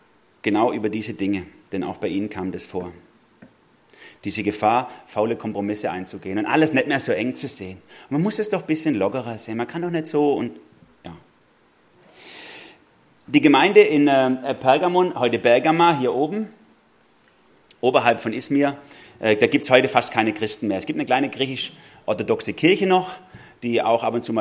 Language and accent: German; Baden-Württemberg, Germany; Redlinger, da komme ich her. Ja? Also in der Nähe. Mitten im Herzen von Schwaben.